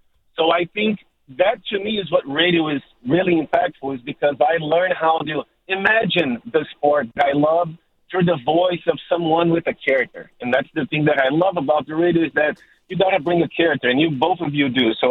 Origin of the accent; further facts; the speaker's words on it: Brazil; you know, I grew up in Brazil, and soccer is a local relationship.